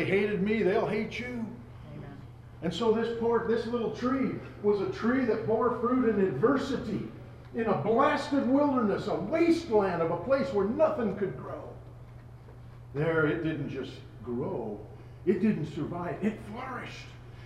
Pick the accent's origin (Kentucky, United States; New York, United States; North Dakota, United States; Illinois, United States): North Dakota, United States; well, I'm from North Dakota, we have oil wells.